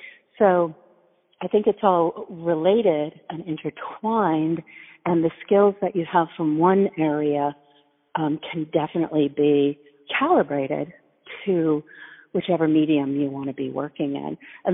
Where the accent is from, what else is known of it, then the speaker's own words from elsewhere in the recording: Chicago, Illinois, United States; now in Los Angeles, United States; I've been a voiceover artist in LA for going on 30 years. I'm originally from Chicago.